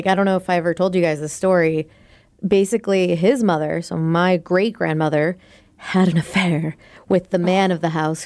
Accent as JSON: {"language": "English", "country": "United States", "said": "So I am an American with a Mexican culture."}